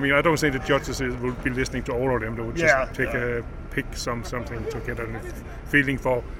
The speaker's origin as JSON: {"language": "English", "country": "Denmark", "second_language": "English", "said": "I'm a Scandinavian from Denmark."}